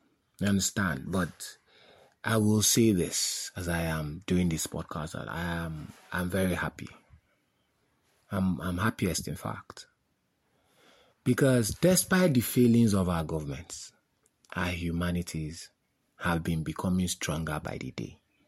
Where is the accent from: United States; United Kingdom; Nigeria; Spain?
Nigeria; A lot of people say, you know, as a Nigerian, as an African, there are lots of issues at home in Africa.